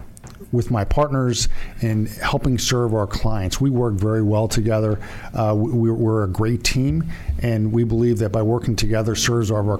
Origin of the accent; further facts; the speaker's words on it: Berwyn, United States; I grew up in Berwyn.